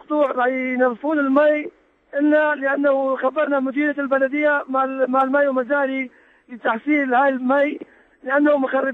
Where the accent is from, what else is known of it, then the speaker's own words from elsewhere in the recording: Al-Numaniyah, Wasit, Iraq; من منطقة النعمانية.